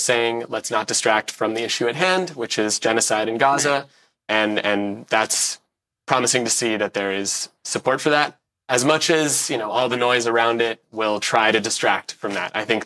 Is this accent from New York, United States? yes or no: yes; New York City, New York, United States; I grew up in Morningside Heights right by Columbia University.